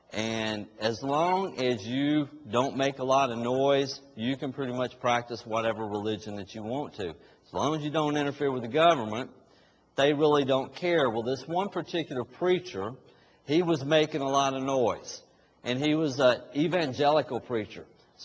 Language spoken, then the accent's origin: English; the South, United States; Good morning. How are y'all? I'm from the South.